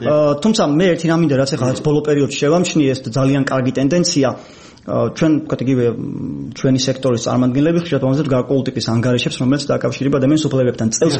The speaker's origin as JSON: {"language": "Georgian", "town": "Batumi", "region": "Adjara", "country": "Georgia", "tie": "born or raised there", "said": "რეალურად მე ბათუმში დავიბადე, გავიზარდე"}